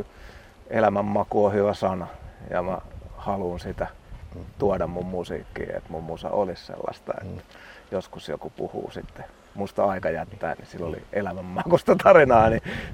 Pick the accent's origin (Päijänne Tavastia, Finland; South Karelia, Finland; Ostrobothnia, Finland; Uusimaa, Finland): Päijänne Tavastia, Finland; Lahti; se oli sitten vielä vanhoilla kotikulmilla